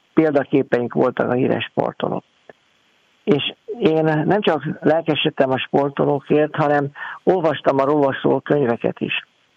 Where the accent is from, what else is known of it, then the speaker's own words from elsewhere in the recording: Budapest, Hungary; hogy én angyalföldi származású vagyok. És az 50-es, 60-as években, amikor én gyerekkoromat töltöttem Angyalföldön